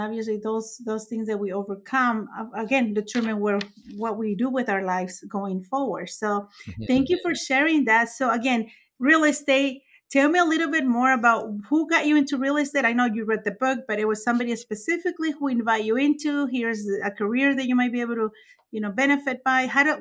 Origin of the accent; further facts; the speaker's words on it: Mexico; English is a second language; moved away as an adult; again, I'm Mexican and I came here at 18 years old.